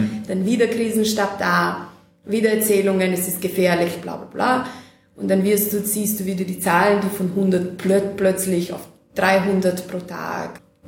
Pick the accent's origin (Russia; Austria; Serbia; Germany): Serbia; Ich war noch nie in Mailand, bin eine Serbin.